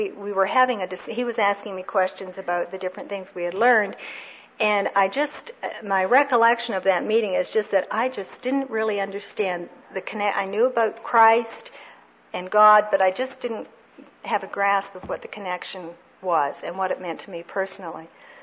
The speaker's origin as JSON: {"language": "English", "town": "Toronto", "region": "Ontario", "country": "Canada", "tie": "born or raised there", "said": "I was raised in Toronto, grew up, I have a brother 3 years older than I am"}